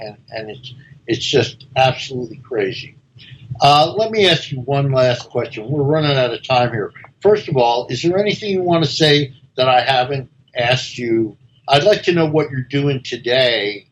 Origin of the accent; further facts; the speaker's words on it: New Jersey, United States; I grew up in North New Jersey, which was a segregated city